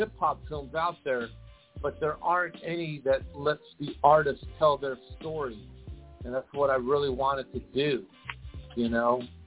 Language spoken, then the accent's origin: English; New York, United States; Because I was from New York at the time and I was living there, it was really heavy New York artists.